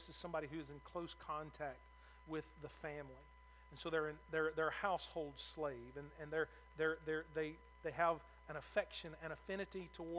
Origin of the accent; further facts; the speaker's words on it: United States; born there; I thank God that I was born in America, because I've been in other countries and I'm glad I wasn't born there.